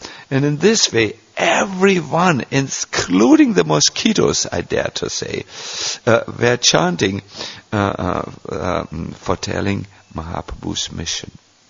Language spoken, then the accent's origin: English; Germany; accent: German; English is a second language; because my English is in the beginning stages and you will have to hear through my thick German accent what I'm saying.